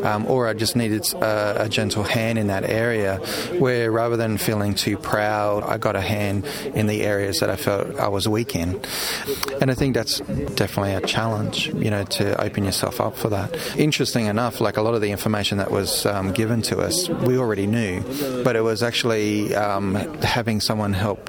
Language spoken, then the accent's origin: English; Australia; I'm a photographer from Australia.